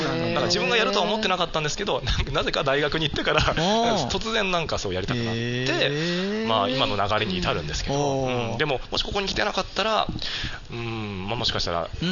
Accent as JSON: {"language": "Japanese", "region": "Ibaraki", "country": "Japan", "also_born_or_lived": "Fukushima", "said": "茨城出身なんですけど、あの大学が"}